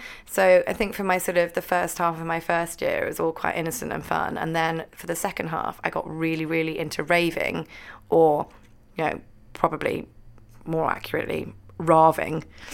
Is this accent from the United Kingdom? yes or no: yes; Edinburgh, Scotland, United Kingdom; Like, I grew up in Edinburgh